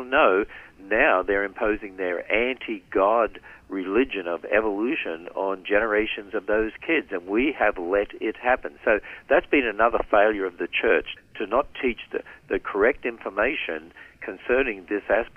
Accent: Queensland, Australia; We grew up in North Queensland in Australia, and my father was transferred every 3 years as a principal of a school.

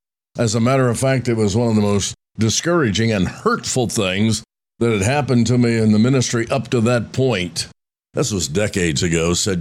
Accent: Roanoke, Indiana, United States; how simple it was years ago, growing up in Roanoke, Indiana.

